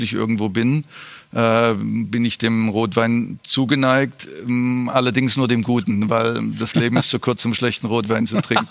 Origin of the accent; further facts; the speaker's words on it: East Germany, Germany; ich komme aus dem Osten